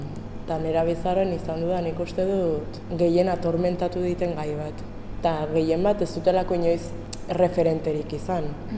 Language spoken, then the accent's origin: Basque; Lesaka, Navarre, Spain; also born or lived in Ethiopia; jaio nintzen Etiopian, bino adoptatua naiz, Lesakan bizitu naiz, haunitz urtez, eta bueno, Lesakarra sentitzen naiz.